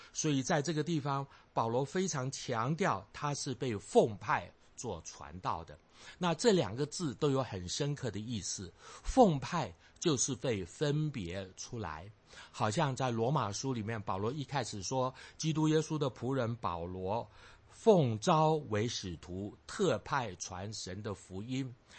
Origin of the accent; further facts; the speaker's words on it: southern Taiwan, Taiwan; 我在台湾南部长大，在小的时候常常看见有人在街角的边上搭起一个戏台唱这个戏。